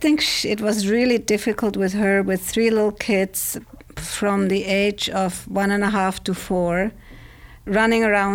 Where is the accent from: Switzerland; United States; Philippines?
Switzerland; And then I grew up in Switzerland, you know.